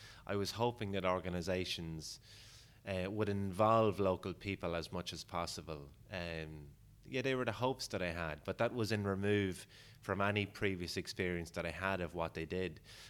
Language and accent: English; Drogheda, Leinster, Ireland; I'm from Drogheda. I went to secondary school in St. Joseph's CBS in Drogheda.